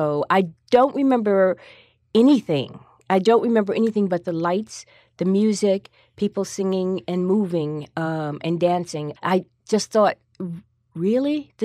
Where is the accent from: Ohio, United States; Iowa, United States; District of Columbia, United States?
District of Columbia, United States; Washington; I grew up in Washington, D.C.